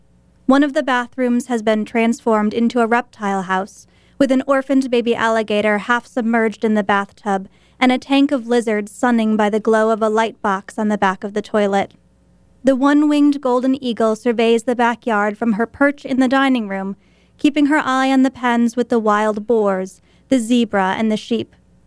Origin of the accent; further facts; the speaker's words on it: Wisconsin, United States; I grew up in Wisconsin.